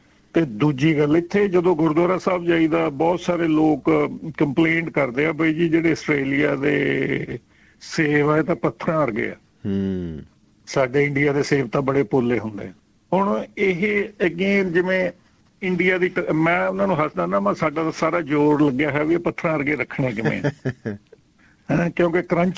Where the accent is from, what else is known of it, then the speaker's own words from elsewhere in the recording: Aitiana, Punjab, India; now in Australia; ਮੇਰਾ ਆਈ ਕਮ from A village, ਪਿੰਡ ਮੇਰਾ ਹੈਗਾ ਐਤੀਆਣਾ, ਜਿਹੜਾ ਰੈਕੋਟ ਤਹਿਸੀਲ ਅਤੇ ਸੁਧਾਰ ਬਲਾਕ ਦੇ ਵਿੱਚ ਪੈਂਦਾ, ਬਹੁਤ ਵੱਡਾ ਪਿੰਡ ਆ ਸਾਡਾ